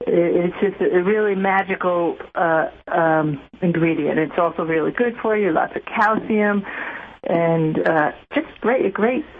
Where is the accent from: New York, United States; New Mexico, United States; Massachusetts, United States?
New York, United States; Staten Island; I mean, when I grew up in Staten Island in the 60s, like, I didn't have tofu around.